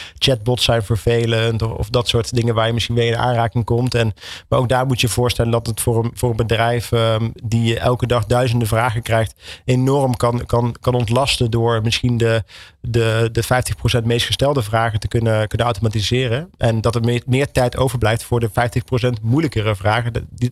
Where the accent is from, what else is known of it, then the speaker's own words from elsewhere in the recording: Netherlands; wij als Europeanen, ook als Nederlanders, wel heel erg voorzichtig zijn